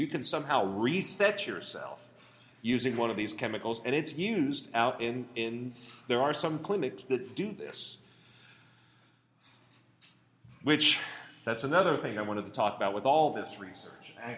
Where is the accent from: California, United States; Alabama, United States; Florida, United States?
California, United States; I mean, I'm coming from California.